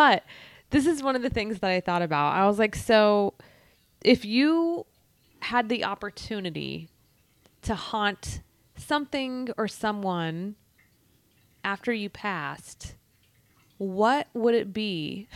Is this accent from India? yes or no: no; Texas, United States; now in Philadelphia, United States; I always say I live in Philadelphia, but I just moved here because I'm from Texas.